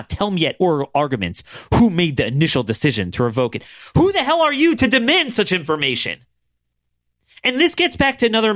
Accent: Maryland, United States; I mean, to this day, in my home state of Maryland, the state could say … you are not allowed to carry any sort of gun

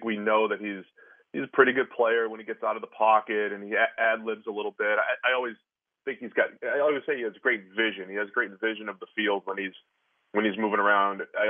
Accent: New England, United States; I grew up in New England. I had a lot of friends that love the 49ers because the Patriots were terrible at that time.

